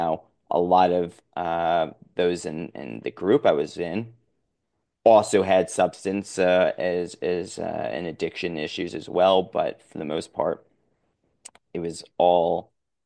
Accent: Chicago, Illinois, United States; now in Los Angeles, United States; I say I'm from Chicago, live in LA.

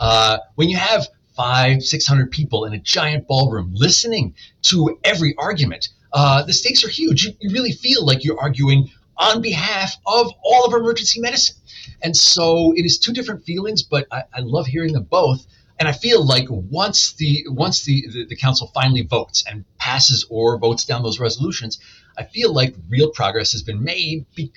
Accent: Illinois, United States; I'm from Illinois, and we elect counselors every April, and we take that very seriously.

